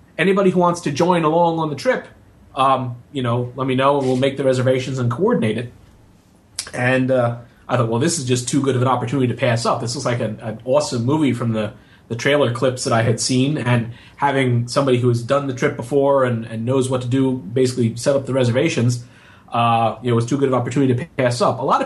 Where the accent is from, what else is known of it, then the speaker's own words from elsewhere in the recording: Philadelphia, Pennsylvania, United States; the World Science Fiction Convention in 2001 was held in my hometown of Philadelphia.